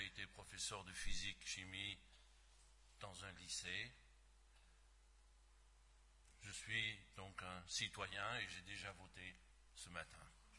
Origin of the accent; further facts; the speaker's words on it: France; born there; Je suis né en France, mais mes parents ne sont pas nés en France.